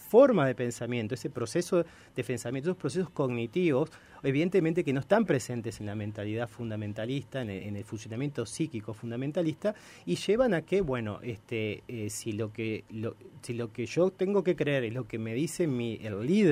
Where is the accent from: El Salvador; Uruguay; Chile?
Uruguay; nosotros no somos ajenos los uruguayos a ese fenómeno